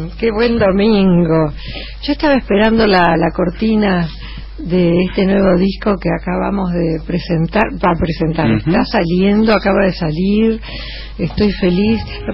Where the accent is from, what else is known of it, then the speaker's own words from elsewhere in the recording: Buenos Aires, Argentina; yo soy porteña y lo defiendo a muerte, el porteñazgo este que tengo.